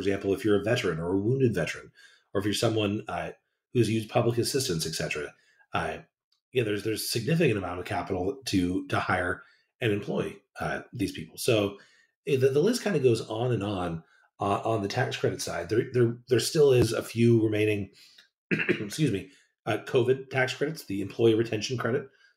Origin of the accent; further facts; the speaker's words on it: Modesto, California, United States; now in Bay Area, United States; If we're up to me, my hometown, Modesto, I live in the Bay Area now.